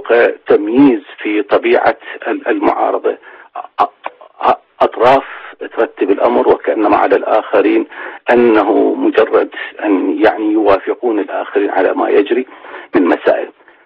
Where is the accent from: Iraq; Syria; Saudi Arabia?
Iraq; نحن معارضة، نحن قوى عراقية